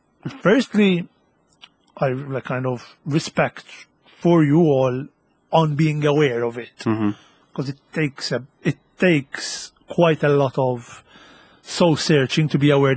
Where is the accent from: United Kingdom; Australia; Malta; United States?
Malta; Gozo; I'm from Gozo